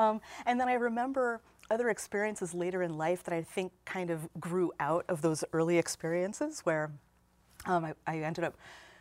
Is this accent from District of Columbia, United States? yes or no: no; Gary, Indiana, United States; Well, you know, so I was growing up in Gary in the 70s and 80s, right?